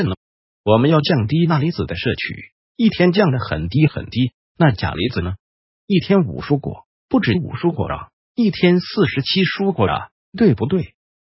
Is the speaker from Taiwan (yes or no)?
yes; Taiwan; 我像我吃四川菜，就觉得四川人吃的咸度是我们台湾人的四倍可能有